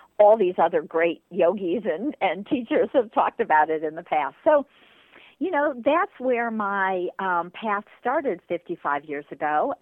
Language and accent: English; California, United States; I grew up in California in the late 60s, early 70s. I was a teenager then